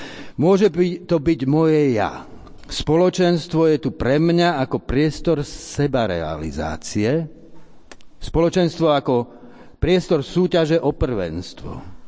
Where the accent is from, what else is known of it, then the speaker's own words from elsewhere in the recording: Bratislava, Bratislava Region, Slovakia; Nestačí k tomu ani to, že sme Slováci, dokonca ani to, že sme Bratislavčania. Nestačí k tomu dokonca ani to, že patríme do cirkvi bratskej.